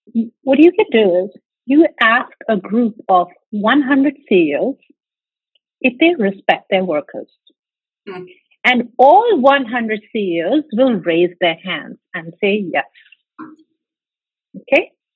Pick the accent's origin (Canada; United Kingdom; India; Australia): India; moved away as an adult; now in New York, United States; Well, I moved from India to New York in 1990 to study, and one day to be able to do a podcast with Megan.